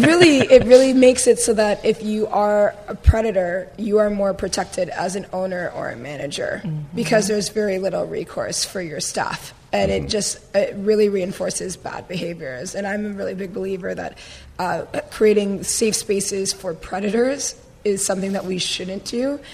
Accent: Canada; I'm very Canadian

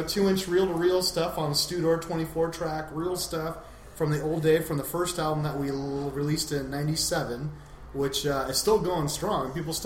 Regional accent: Fullerton, California, United States; also born or lived in Downey / Los Feliz; now in Huntington Beach, United States; Yeah, I was born in Downey, actually. Yeah. And I grew up in Fullerton and lived in Los Feliz, Silver Lake area for a lot of my life. And right now, I am in Huntington Beach.

